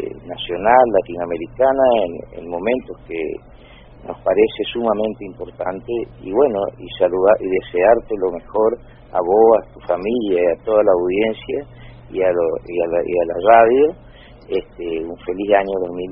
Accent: Esquina, Corrientes, Argentina; acá en Esquina, bueno, en la hermosa ciudad, que estaba cerca de Córdoba, a 600 kilómetros, de la cual yo soy oriundo de Esquina, sí, yo vivo acá.

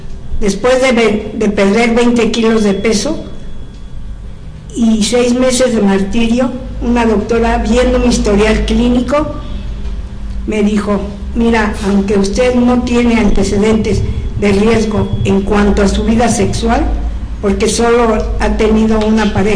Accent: Mexico City, Mexico; born there; Hace 66 años nací en la Ciudad de México.

